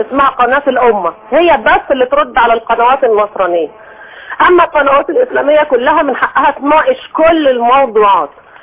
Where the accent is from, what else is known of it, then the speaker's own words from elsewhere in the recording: Alexandria, Alexandria Governorate, Egypt; من اسكندريه، اخيرا اتواصلت